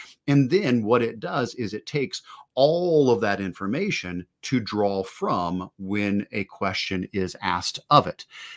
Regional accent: Ohio, United States; my perspective of a white dude growing up in Ohio.

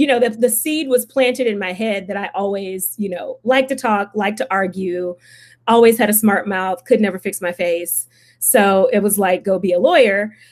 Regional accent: Houston, Texas, United States; growing up in Houston, was bused to school like, you know, most other Black kids who do G&T.

